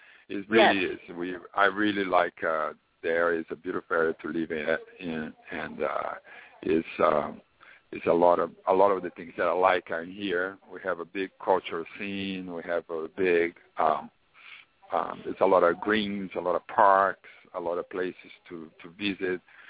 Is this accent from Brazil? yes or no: yes; Brazil; English is a second language; now in United States; Even though we came from Brazil here, we are very blessed to be in the same area